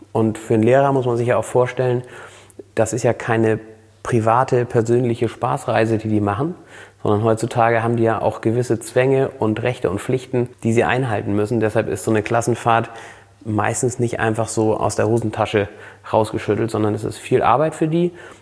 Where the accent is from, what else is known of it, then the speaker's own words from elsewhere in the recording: Flensburg, Schleswig-Holstein, Germany; Und Flensburg ist meine Geburtsstadt. Eine ganz besondere Stadt und auch absolut, das ist Heimat hier, Flensburg.